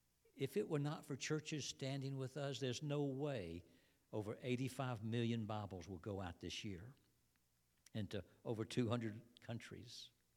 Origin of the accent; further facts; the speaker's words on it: Georgia, United States; back in my hometown in Georgia